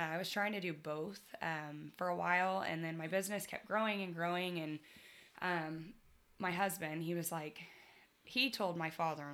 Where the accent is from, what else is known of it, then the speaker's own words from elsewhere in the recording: Andale, Kansas, United States; now in Tulsa, United States; Well, I'm from Andale, Kansas. I grew up there. It's about 30 minutes outside of Wichita, west of Wichita. And I moved to Tulsa almost 10 years ago, which is crazy.